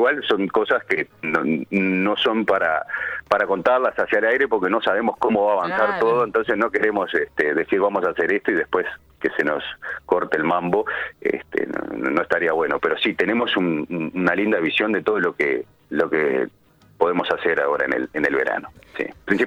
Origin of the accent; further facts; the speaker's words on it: Minas, Lavalleja, Uruguay; also born or lived in Montevideo; Minas es una ciudad que es muy tranquila, como toda ciudad. Yo le digo mi pueblo, pero como toda ciudad es como Maldonado. Funcionan creo que exactamente igual en todo aspecto, más allá que Maldonado es mucho más grande. Pero sí, estuve 20 años en Montevideo